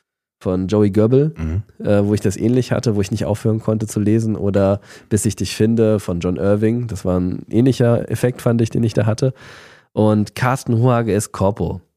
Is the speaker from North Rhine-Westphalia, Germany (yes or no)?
yes; Düsseldorf, North Rhine-Westphalia, Germany; Also ich bin in der Nähe vom Düsseldorfer Flughafen aufgewachsen. Ich konnte zu Fuß nach Hause gehen.